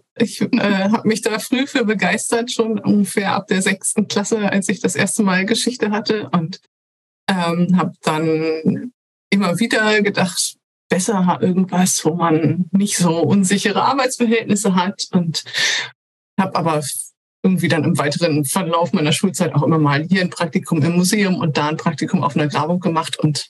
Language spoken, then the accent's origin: German; Oldenburg in Holstein, Schleswig-Holstein, Germany; Ich bin in Oldenburg in Holstein aufgewachsen, also im Schleswig-Holsteinischen, und habe unter anderem auch in Kiel studiert.